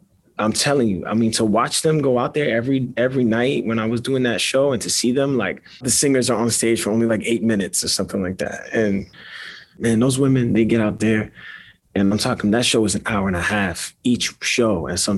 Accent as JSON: {"language": "English", "town": "Brooklyn", "region": "New York", "country": "United States", "tie": "born or raised there", "said": "Yeah, I grew up in Bushwick with my mom and my two siblings, my older brother and my younger sister. Predominantly Latino neighborhood, Puerto Ricans, Dominicans, Mexicans. It was what we call barrio."}